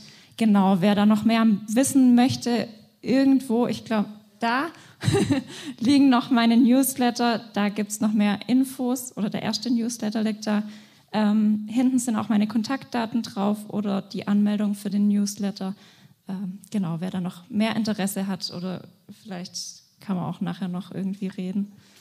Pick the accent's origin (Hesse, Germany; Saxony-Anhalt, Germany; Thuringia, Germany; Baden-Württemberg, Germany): Baden-Württemberg, Germany; Freudenstadt; bin in Freudenstadt geboren und aufgewachsen, war dann ein Jahr auf den Philippinen zum FSJ und habe dann in Ludwigsburg Soziale Arbeit studiert. Dann war ich wieder zurück in Freudenstadt